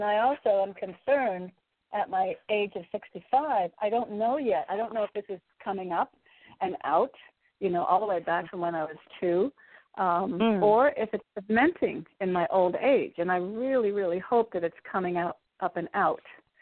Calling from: Connecticut, United States; I'm in Connecticut.

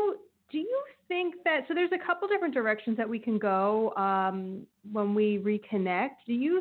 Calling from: New Jersey, United States; I'm calling from New Jersey.

